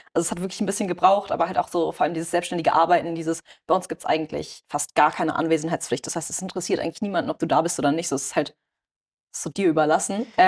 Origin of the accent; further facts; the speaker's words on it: Lower Saxony, Germany; ich komme aus der Region Hannover